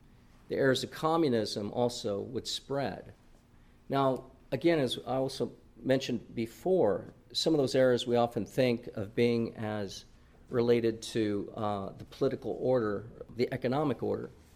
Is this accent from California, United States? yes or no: yes; California, United States; Okay, now I'm from California, so I understand that things there might be a little more out of the box.